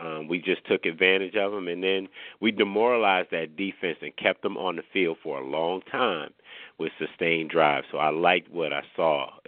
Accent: Oakland, California, United States; now in Virginia, United States; I think I'm from Oakland, but I live in Virginia.

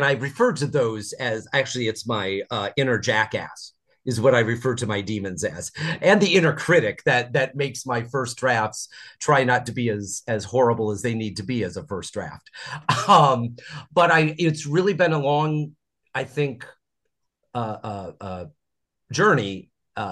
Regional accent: South Bend, Indiana, United States; now in Chicago, United States; I'm from South Bend, Indiana, originally, which is an easy 2-hour train ride. So I'd come to Chicago since I was a kid.

